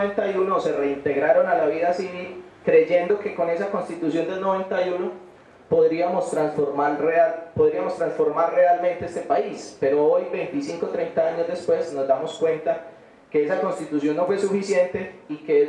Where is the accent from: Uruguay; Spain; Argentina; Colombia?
Colombia; Antioquia; nosotros como colombianos, como antioqueños, como personas que habitan la ciudad de Medellín o otros territorios